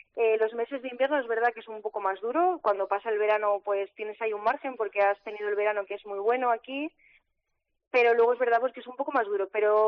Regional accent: Andalusia, Spain; Pues yo llevaba en Córdoba viviendo 7 años, soy de un pueblo de la sierra

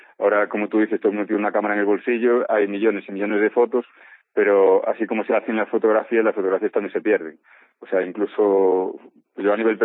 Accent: Carballo, Galicia, Spain; vivo, soy de Carballo, vivo en C, pero tengo un local en Carballo.

